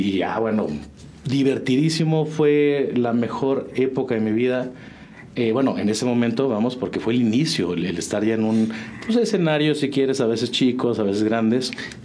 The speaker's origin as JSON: {"language": "Spanish", "region": "Mexico City", "country": "Mexico", "tie": "born or raised there", "lives_now": "San Juan", "said": "En el sur de la Ciudad de México siempre viví y hasta hace 2 años y medio que andamos por acá en San Juan."}